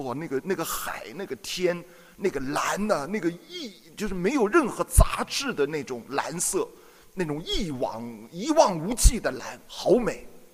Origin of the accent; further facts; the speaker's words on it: Yantai, Shandong, China; 这个地理位置很像我的家乡山东烟台